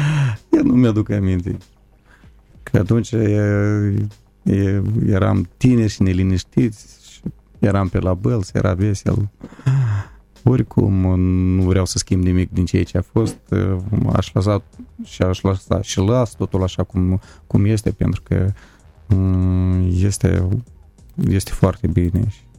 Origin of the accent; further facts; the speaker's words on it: Moldova; eu sunt moldovean, eu nu sunt de la oraș, eu sunt de la țară, ecologic curat.